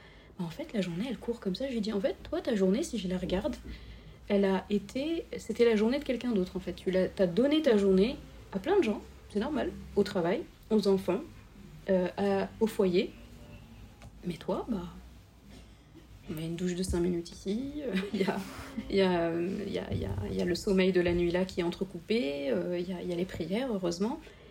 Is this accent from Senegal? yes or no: yes; Senegal; On a une expression au Sénégal, parce que je suis sénégalaise